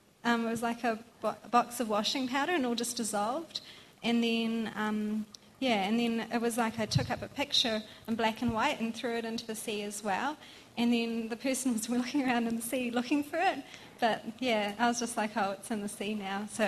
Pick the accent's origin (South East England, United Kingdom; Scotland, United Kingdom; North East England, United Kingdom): Scotland, United Kingdom; Hamilton; and I'm from Hamilton.